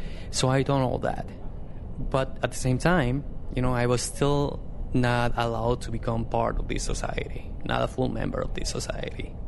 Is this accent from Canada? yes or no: no; Guadalajara, Jalisco, Mexico; now in Chicago, United States; I've been in Chicago for about 22 or 23 years. So I come from Guadalajara, and I came back in 1993.